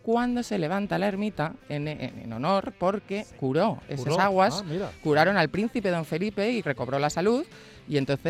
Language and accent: Spanish; Sigüenza, Castilla-La Mancha, Spain; no soy de Madrid, sino de ese pueblo tan bonito que es Sigüenza.